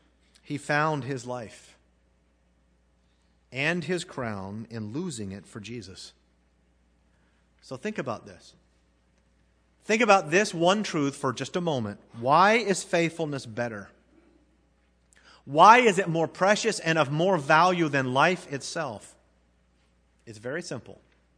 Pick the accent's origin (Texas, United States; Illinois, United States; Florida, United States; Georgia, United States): Florida, United States; Patrick Air Force Base; When I was a boy growing up in Patrick Air Force Base